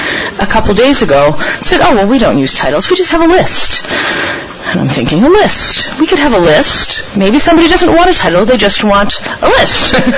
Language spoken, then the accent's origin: English; Maryland, United States; from Maryland.